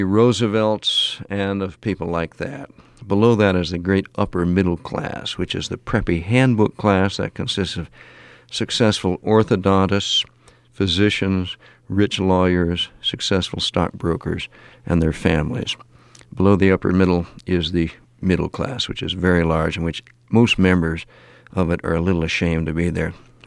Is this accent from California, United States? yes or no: yes; Pasadena, California, United States; born there; the pull of the class into which I was born in Pasadena, California, which is like Westchester, or, you know, like Bryn Mawr. It's a costly suburb of a large city